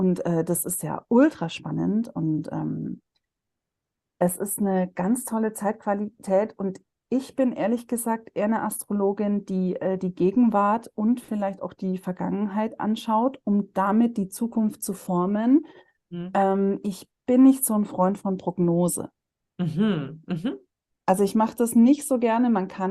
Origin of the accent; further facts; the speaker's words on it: Würzburg, Bavaria, Germany; Ich bin ursprünglich aus Würzburg.